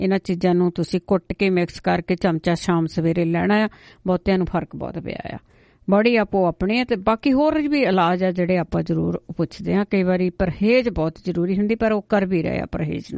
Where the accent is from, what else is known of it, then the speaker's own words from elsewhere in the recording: Punjab, India; moved away; ਇਹ ਚੀਜ਼ਾਂ ਜਦੋਂ ਜਿਹੜੇ ਅਸੀਂ ਪੰਜਾਬ ਤੋਂ ਆਏ ਆ ਨਾ